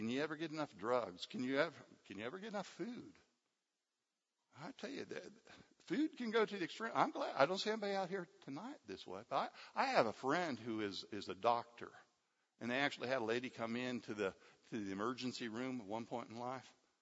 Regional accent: United States; I'm an American. I've got a weak stomach.

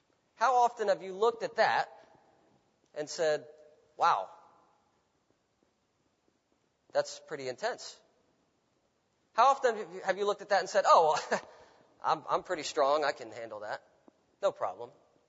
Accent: Jacksonville, Florida, United States; I grew up Muslim. I grew up in Jacksonville, Florida, a few hours north of here.

